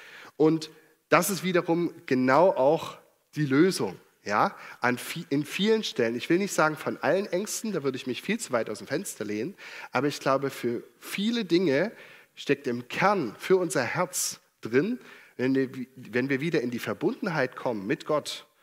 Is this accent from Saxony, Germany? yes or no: yes; Dresden, Saxony, Germany; Wir sind ja aus Dresden.